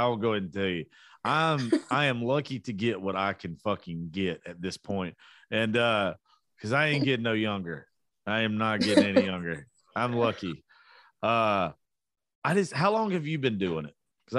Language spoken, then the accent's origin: English; Georgia, United States; I am from South Georgia.